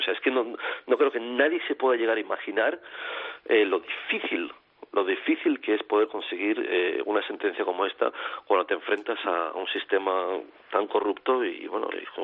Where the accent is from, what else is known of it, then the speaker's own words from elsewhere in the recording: Spain; soy español, fui el primer español y europeo en salir del corredor de la muerte